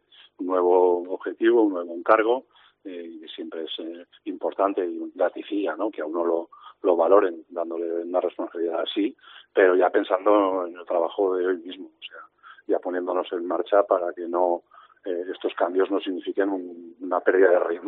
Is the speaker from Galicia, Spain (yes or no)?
no; Chilches, Valencian Community, Spain; Yo soy de Chilches y la verdad es que, gracias a mi pueblo, es el que me metió la vocación política